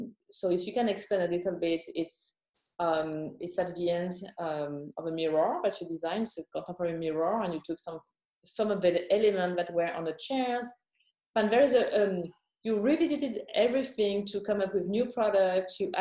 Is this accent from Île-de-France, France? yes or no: no; Grand Est, France; English is a second language; So I was born and raised in Champagne.